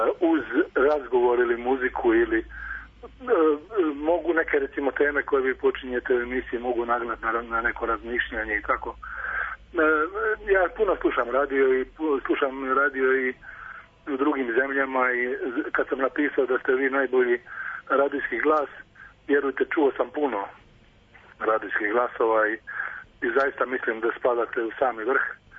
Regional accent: Croatia; moved away; Ja sam porijeklom sam iz Hrvatske, a ovdje sam već tolike godine

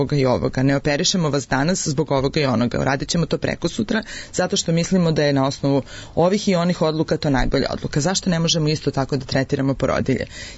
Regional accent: Belgrade, Serbia; ja sam Beograđanka

